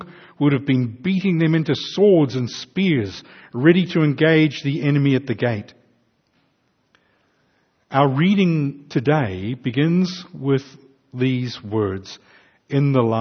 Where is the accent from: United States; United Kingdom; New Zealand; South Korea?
New Zealand; Invercargill, Southland; Some with me growing up in Invercargill